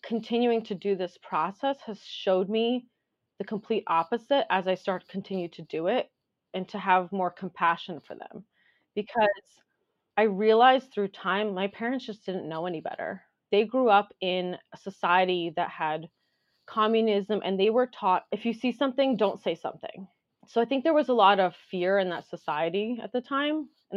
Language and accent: English; New Jersey, United States; also born or lived in Moscow, Russia / New York; now in Los Angeles, United States; I currently live in Los Angeles, but I was born in Moscow, Russia in the 80s. And I was 3 years old when we came over to the States. We came into New York and we were there for a few years. And then we moved to New Jersey, and I grew up in New Jersey mostly.